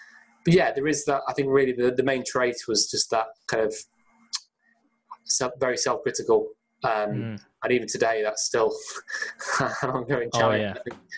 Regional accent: Chester, North West England, United Kingdom; I was brought up in Chester. I was an only child.

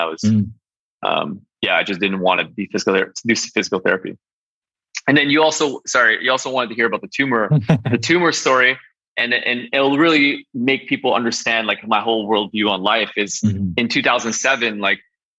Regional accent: Montreal, Quebec, Canada; And then I'm from Montreal, Canada, and I went to McGill University for physical therapy.

